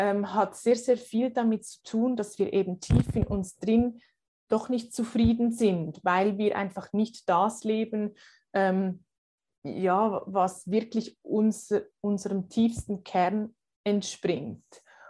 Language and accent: German; Switzerland; Aber sind wir mal ehrlich, gerade bei uns in der Schweiz, ja